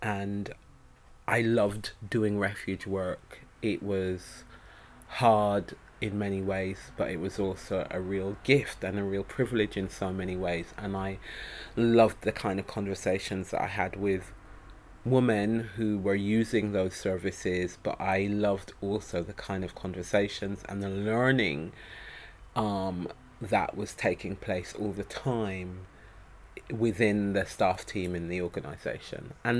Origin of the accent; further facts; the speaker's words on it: Jamaica; now in London, United Kingdom; And I was born here but raised in the Caribbean, in the mountains of Jamaica, and my activism started actually there.